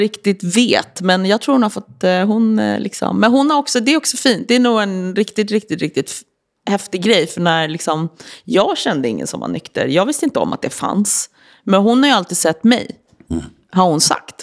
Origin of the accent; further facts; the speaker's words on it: Stockholm, Stockholm County, Sweden; Ja, men jag växte upp i Hässelby i en med två yngre syskon, mamma och pappa.